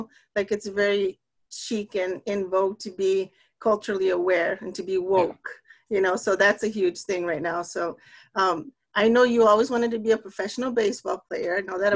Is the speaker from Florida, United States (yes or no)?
no; Texas, United States; me being from South Texas, and, you know, I was born and raised in Texas, but so close to the border that we were, you know, speaking Spanglish all the time.